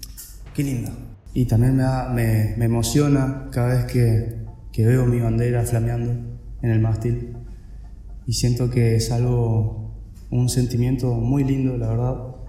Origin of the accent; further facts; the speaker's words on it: Argentina; porque es algo que siento que me representa mucho como argentino.